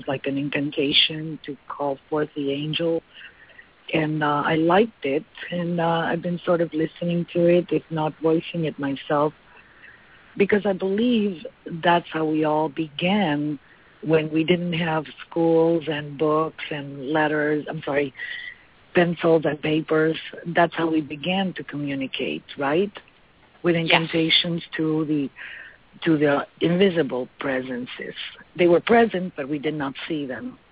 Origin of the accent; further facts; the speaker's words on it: Spain; English is a second language; She's also Spanish from, you know, my home country.